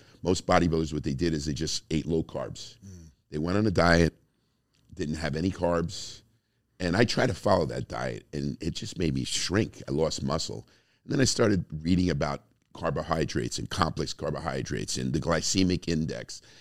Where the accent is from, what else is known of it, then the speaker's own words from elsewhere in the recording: New Jersey, United States; first of all, I'm from New Jersey. It was a New York crowd.